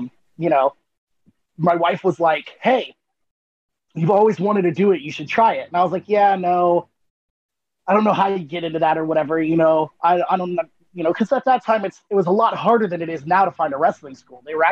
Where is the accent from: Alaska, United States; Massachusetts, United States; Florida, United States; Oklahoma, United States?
Florida, United States; Tampa; Yeah, Tampa, Florida. I am in the closest you get before you're swimming in the water south.